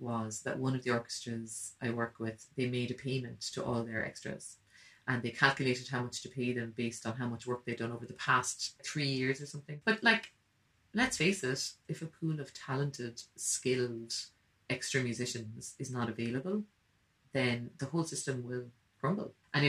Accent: Cork, Munster, Ireland; accent: Cork; My Cork region accent, yeah.

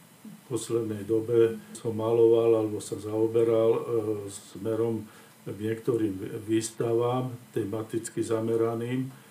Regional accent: Bratislava, Bratislava Region, Slovakia; lebo som rodený Bratislavčan a poviem, mám rád Bratislavu ako mesto

